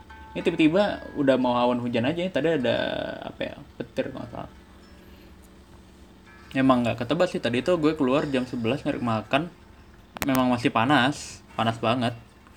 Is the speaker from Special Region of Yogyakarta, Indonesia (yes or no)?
no; Batam, Riau Islands, Indonesia; Gue bakal ngebahas soal kota gue, kota Batam.